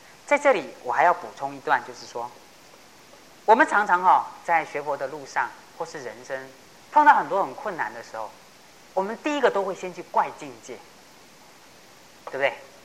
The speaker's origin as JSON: {"language": "Chinese", "country": "China", "said": "我们中国人也沾上一个这个叫做三角，不是角啊，对，三寸金莲。"}